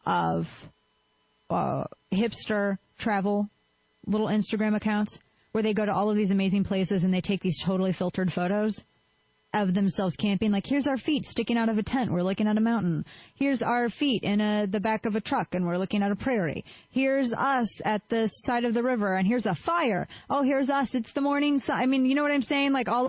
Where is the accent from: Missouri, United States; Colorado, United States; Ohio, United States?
Missouri, United States; St. Louis; That's my hometown, the St. Louis.